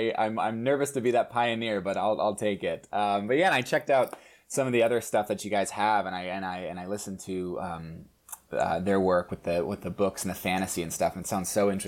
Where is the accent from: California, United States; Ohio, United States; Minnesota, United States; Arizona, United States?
Arizona, United States; But I grew up in Arizona, and I didn't know that pursuing film was a legitimate, like, what could be a legitimate thing.